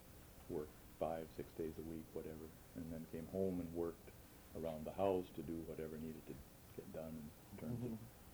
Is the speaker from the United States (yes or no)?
yes; Minneapolis, Minnesota, United States; also born or lived in California; Well, I was born in California in 1943. My father was out there during the war working in an aircraft factory. And once the war was finished and it was time to come home, we came back to the Minneapolis Twin Cities area.